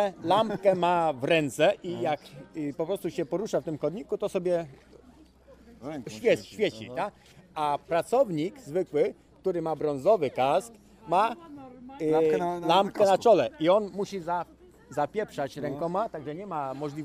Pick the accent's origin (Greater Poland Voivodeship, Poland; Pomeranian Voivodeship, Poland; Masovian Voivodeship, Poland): Pomeranian Voivodeship, Poland; bo pochodzimy z dawnego Słupskiego, no to do Ustki, nie?